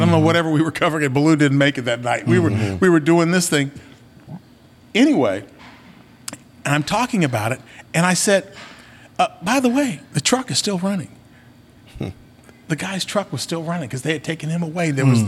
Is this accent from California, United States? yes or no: no; Kansas, United States; he's from Kansas, you know, because I'm from Kansas.